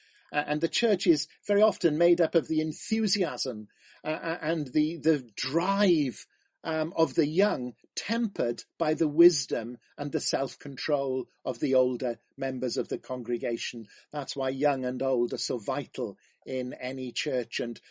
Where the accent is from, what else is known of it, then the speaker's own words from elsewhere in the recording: Merthyr Tydfil, Wales, United Kingdom; I remember someone that used to walk up and down the high street in my hometown of Merthyr Tydfil with a big board